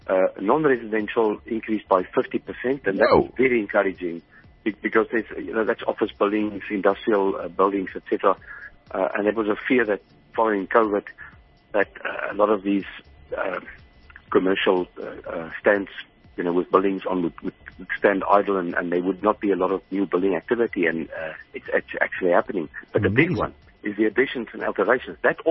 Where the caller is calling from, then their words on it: Hermanus, Western Cape, South Africa; From Hermanus in the Western Cape.